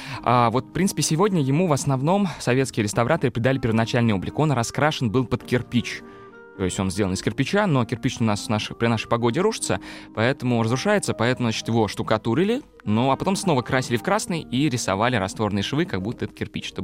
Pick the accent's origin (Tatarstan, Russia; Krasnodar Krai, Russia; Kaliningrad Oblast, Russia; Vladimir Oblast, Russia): Tatarstan, Russia; Kazan; Иван Грозный взял Казань, мой родной город.